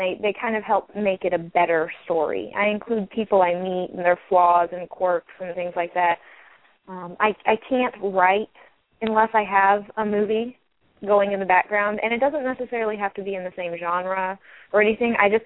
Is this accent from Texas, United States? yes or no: no; Indiana, United States; also born or lived in Illinois / Missouri; Well, I'm from Indiana. I grew up here, moved away for some time to Illinois and Missouri, and then came back home after a few years.